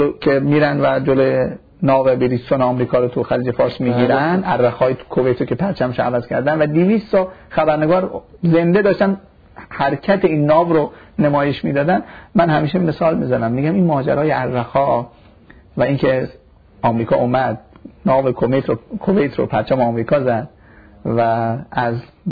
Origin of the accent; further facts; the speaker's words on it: Iran; ما خودم ایرانی هستیم داریم زندگی میکنیم.